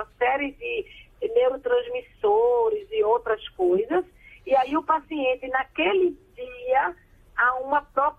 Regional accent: Northeast Region, Brazil; Eu sou do Nordeste... Eu moro em Recife

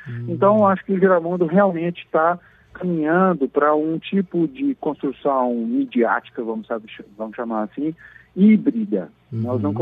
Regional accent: Minas Gerais, Brazil; somos mineiros, adoramos o Rio de Janeiro.

